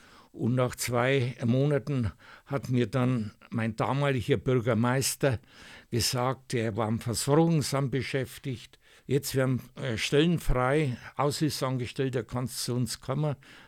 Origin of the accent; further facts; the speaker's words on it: Czechia; now in Germany; Wir sind also vertrieben worden aus dem Sudetenland, sind hier angekommen in Lauf.